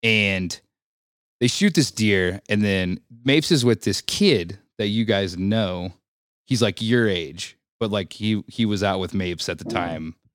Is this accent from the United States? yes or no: yes; Montana, United States; And I grew up in Montana.